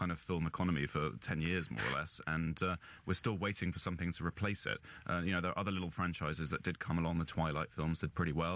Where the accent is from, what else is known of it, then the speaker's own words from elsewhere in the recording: London, United Kingdom; as a Londoner, I would kind of challenge